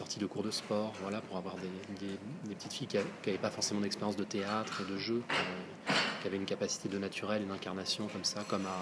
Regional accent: Paris, Île-de-France, France; Je suis parisien en l'occurrence, donc de filmer Paris

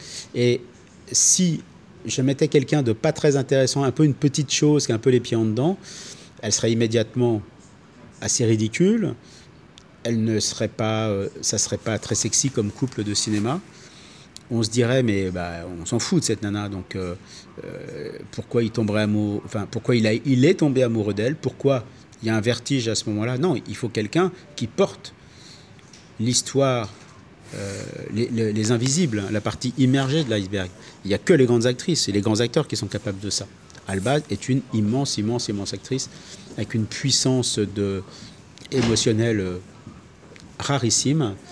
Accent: Rennes, Brittany, France; born there; Je suis breton. Et avec cette déception, c'est qu'en fait, généralement, moi je suis né à Rennes, ouais.

